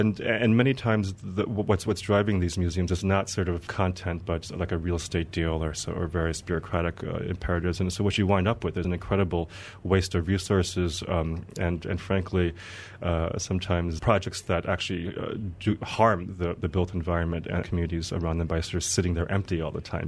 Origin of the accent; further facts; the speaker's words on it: United States; Yeah, I was born and raised in the U.S.